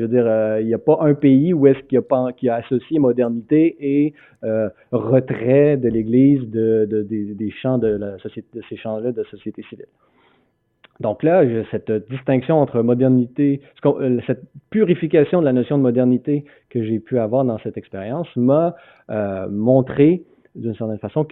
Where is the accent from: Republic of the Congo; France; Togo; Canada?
Canada; Quebec City, Quebec; je viens d'un milieu, je viens de Québec, je viens d'une famille qui s'inscrit dans la trame narrative de la Révolution tranquille, avec toutes ses prétentions.